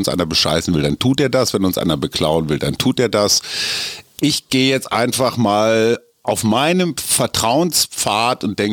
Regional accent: Münster, North Rhine-Westphalia, Germany; so wie Münster eigentlich, meine Heimatstadt.

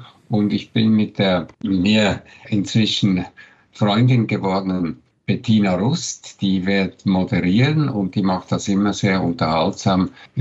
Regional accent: Switzerland; Ich bin ja Schweizer, habe ein bisschen Mühe mit dem Hochdeutsch.

